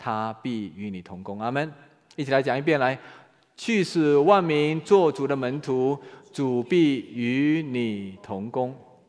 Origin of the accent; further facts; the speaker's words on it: China; 那我们中国人呢，我常说中国人我们有三厚特别条件，有三厚。